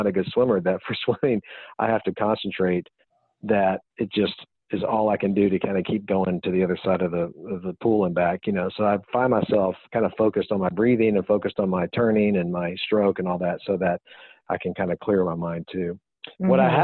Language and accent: English; Houston, Texas, United States; I think that's just from growing up in Houston and having fans always going on because it was so darn hot.